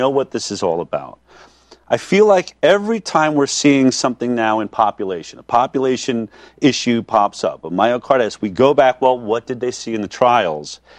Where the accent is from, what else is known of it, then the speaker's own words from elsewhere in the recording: Hollywood, California, United States; My friends, I come from Hollywood, they can't get onto a film set without being PCR tested every single day.